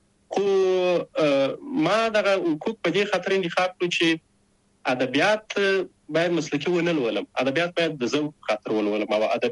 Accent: Shajoy, Zabul, Afghanistan; born or raised there

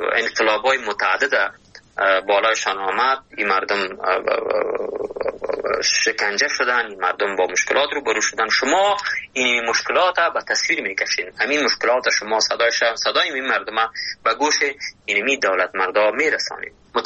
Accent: Afghanistan; ما اون از اون افغانستان هستیم، از اون هر بغلش هستیم، از اون پنجشیر هستیم، از اون رستان هستیم، از لغمان هستیم، از ننگرهار هستیم، از بدخشان هستیم، از قندهار هستیم

